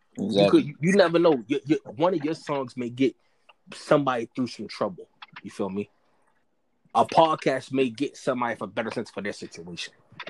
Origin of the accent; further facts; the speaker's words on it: Baltimore, Maryland, United States; Because like I said, I come from Baltimore, so you feel me? I've seen some bad shit.